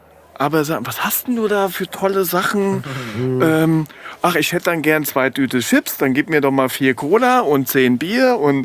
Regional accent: Harheim, Hesse, Germany; ich bin ja in Haarheim groß geworden.

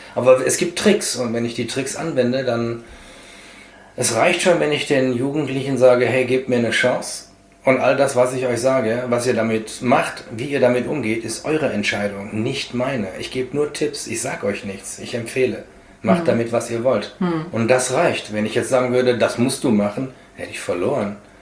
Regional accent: North Rhine-Westphalia, Germany; born there; now in Gießen, Germany; Geboren in Nordrhein-Westfalen, seit 2006 auf freiwilliger Basis Gießener und arbeite bundesweit.

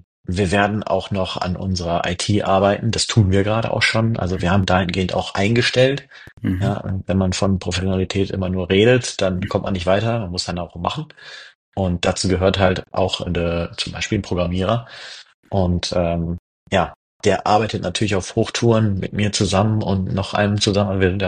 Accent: Solingen, North Rhine-Westphalia, Germany; Ich bin aus Solingen.

